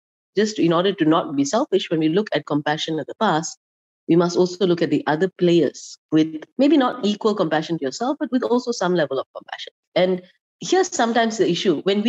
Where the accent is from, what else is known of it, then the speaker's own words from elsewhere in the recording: Malaysia; I love being Malaysian, why I'm still in Malaysia